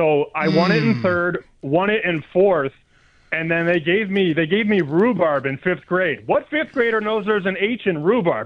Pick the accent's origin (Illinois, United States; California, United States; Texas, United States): Illinois, United States; Chicago; He knew I was from Chicago, but I don't think he had ever seen my name on paper before.